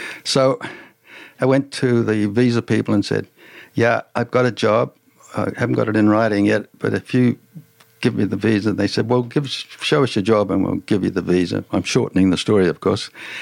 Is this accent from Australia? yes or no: yes; Tamworth, New South Wales, Australia; moved away; I grew up in Tamworth, but it's Tamworth 20 times bigger now. When I was a kid, it's still dirt roads.